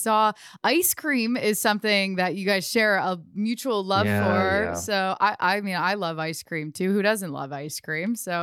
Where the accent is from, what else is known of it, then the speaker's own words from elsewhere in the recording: Youngstown, Ohio, United States; now in Orange County, United States; It's actually, it started in my hometown back in Youngstown, Ohio, and it's franchised and they happen to have one here.